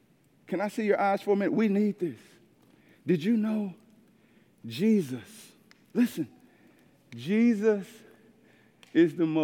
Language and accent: English; East St. Louis, Illinois, United States; And I hear people say all the time, even in my hometown of East St. Louis, oh man, I ain't scared to die.